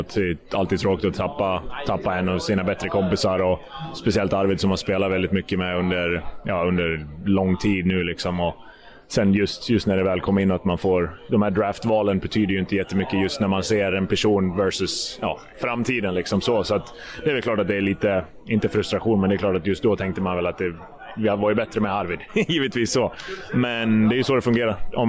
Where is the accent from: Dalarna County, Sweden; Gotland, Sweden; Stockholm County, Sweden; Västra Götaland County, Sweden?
Dalarna County, Sweden; Leksand; Full fart som vanligt när man är hemma i Leksand, men det rullar på.